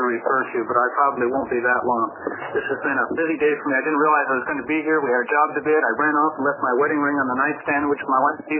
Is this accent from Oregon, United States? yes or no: yes; Eugene, Oregon, United States; from Eugene, and I'm the chairman of the Contractors Board.